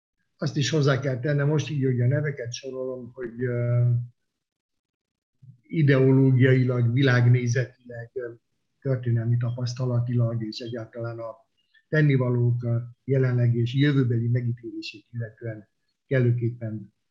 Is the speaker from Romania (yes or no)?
yes; Cluj-Napoca, Cluj County, Romania; hiszen én magyar értelmiségi családban születtem, a kolozsvári magyar értelmiségiek gyakorlatilag egytől egyig ismerték egymást.